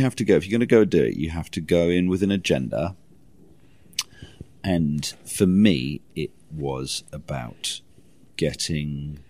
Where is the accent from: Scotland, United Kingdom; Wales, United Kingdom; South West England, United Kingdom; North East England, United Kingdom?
Wales, United Kingdom; So to give you the sort of the quick version of it, I grew up in Pembrokeshire, Southwest Wales.